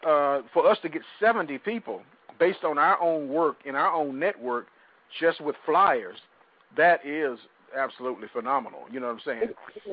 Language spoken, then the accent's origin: English; Chattanooga, Tennessee, United States; Chattanooga, which is that's my hometown, and it's like some 5 hours away or something like 3 to 5 hours away.